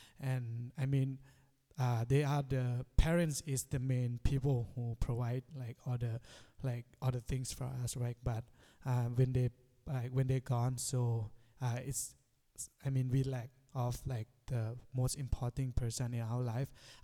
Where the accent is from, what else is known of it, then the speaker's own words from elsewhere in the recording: Chiang Mai, Thailand; I'm from Chiang Mai, Thailand.